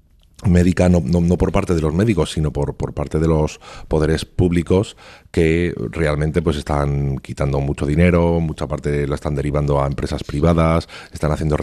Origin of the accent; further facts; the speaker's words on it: Madrid, Community of Madrid, Spain; Claro, yo soy madrileño